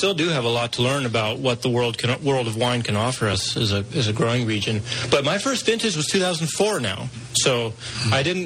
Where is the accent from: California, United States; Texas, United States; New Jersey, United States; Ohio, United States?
California, United States; Mendocino; So I went there coming from the coast. I grew up in Mendocino.